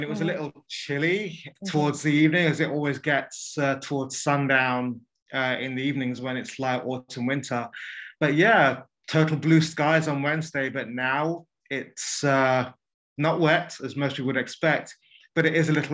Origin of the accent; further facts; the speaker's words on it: London, United Kingdom; Yeah, I grew up in London, in South London. But in pretty much stayed within like a 5 mile or 5 kilometer radius in terms of where I grew up.